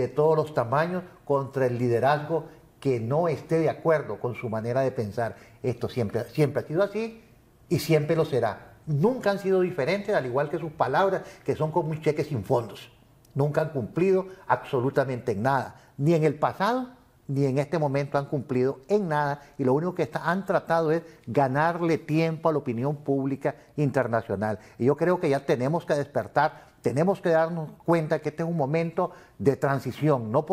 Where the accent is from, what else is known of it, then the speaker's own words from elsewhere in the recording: Nicaragua; Yo creo que tenemos que levantar la voz como nicaragüenses, como ciudadanos.